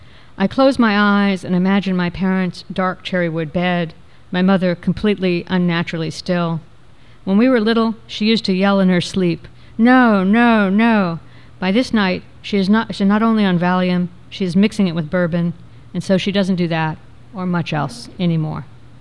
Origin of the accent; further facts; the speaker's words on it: Florida, United States; And I grew up in Florida, but forever I just didn't write about it.